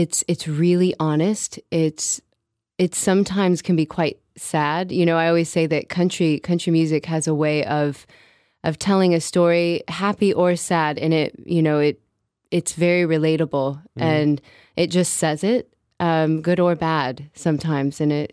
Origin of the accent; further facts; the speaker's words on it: Midwest, United States; I grew up in the Midwest, and I have incorporated a different side of country to my music